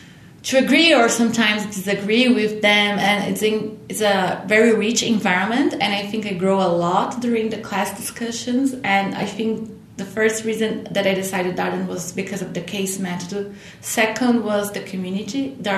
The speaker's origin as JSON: {"language": "English", "country": "Brazil", "lives_now": "United States", "said": "So I'm originally from Brazil, but I have been living in the U.S. for almost 2 years."}